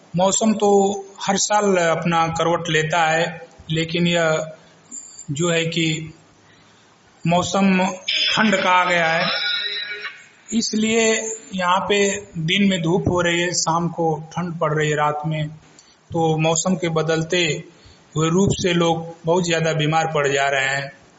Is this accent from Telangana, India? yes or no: no; Raipur, Uttar Pradesh, India; ग्राम प्रधान Raipur, block बिरनो, थाना मर्दा, जिला गाजीपुर का निवासी हूँ।